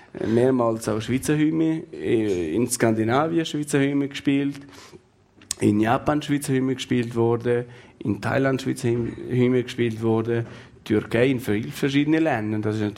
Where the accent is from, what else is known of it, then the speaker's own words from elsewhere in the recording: Kosovo; Da hat noch, ich komme aus dem Kosovo, da sind wir irgendwie in Jugoslawien gewesen